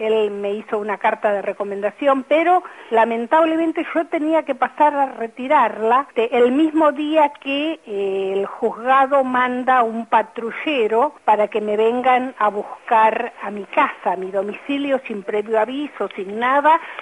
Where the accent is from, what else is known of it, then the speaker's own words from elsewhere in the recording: Remedios de Escalada, Buenos Aires Province, Argentina; soy oriunda de Capital Federal, luego vine a vivir a Remedios de Escalada y estudié en Remedios de Escalada